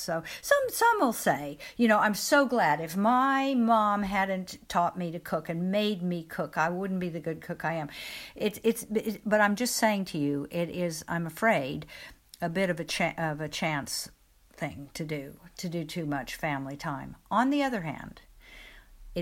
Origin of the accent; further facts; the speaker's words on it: Midwest, United States; For example, a lot of families where I grew up in the Midwest in America, you had a summer holiday that was in the same place every year